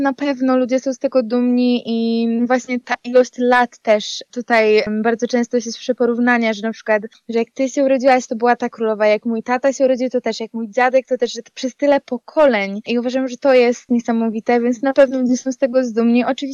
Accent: England, United Kingdom; I no ja sama jako Angielka naprawdę przyznaję, że jestem dumna z tego.

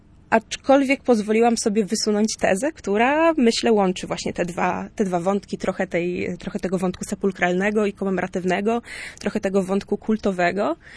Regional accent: Koszalin, West Pomeranian Voivodeship, Poland; ponieważ sama jestem z Koszalina

